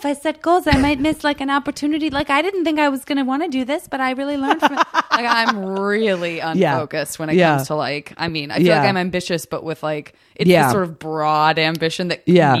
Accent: Tucson, Arizona, United States; I'm from Tucson, but Julian's from Phoenix.

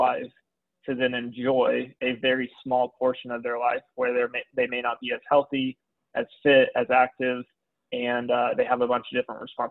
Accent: Texas, United States; now in Orlando, United States; Yeah, originally from Texas, and kind of bounced around a little bit after college. So went to SUNY at Buffalo in upstate New York

